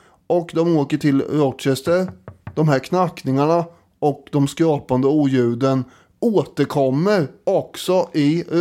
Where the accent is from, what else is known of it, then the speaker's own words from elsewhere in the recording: Ringarum, Östergötland, Sweden; det finns en på den väg där jag växte upp i Ringarum.